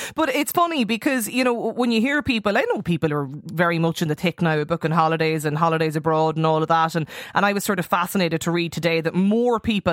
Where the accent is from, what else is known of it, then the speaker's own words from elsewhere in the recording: the Northwest, Ireland; And obviously, as you know, I'm from the Northwest and I love to shout about what it has to offer.